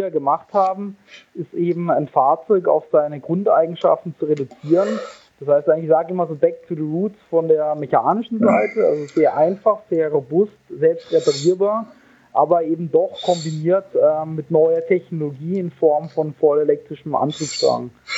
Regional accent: Karlsruhe, Baden-Württemberg, Germany; born there; now in Munich, Germany; Ich komme gebürtig aus Karlsruhe und habe dort an der Uni Maschinenbau studiert, mit kurzem Aufenthalt auch international in San Diego in den USA. Bin dann während meines Studiums irgendwann nach München gekommen

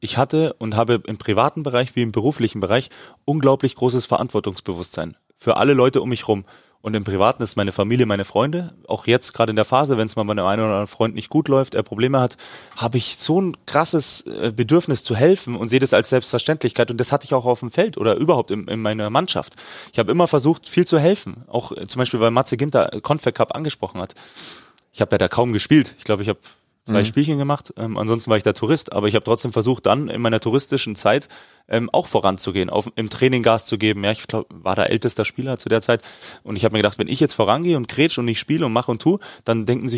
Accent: Bavaria, Germany; Ja, für mich war ja der Wechsel nach China, wie man bei uns in Bayern sagt.

